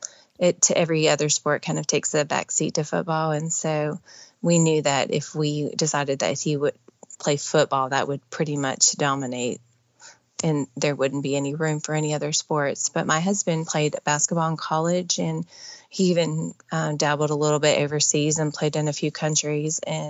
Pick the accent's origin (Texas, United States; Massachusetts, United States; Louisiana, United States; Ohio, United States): Ohio, United States; now in Alabama, United States; Ohio. Probably more people attend the FC Dallas games and for sure Bayern Munich games than that live in my hometown. Probably had 135 in my graduating class, very small. I moved here to Alabama to go to college.